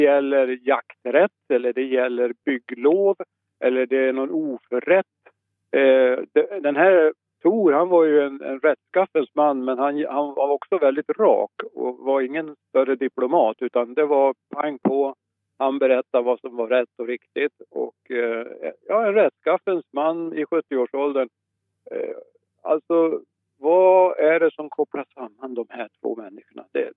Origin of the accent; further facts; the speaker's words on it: Ullånger, Västernorrland County, Sweden; Den här familjen har ju släktingar upp i där jag kommer ifrån, Ullångerstrakten.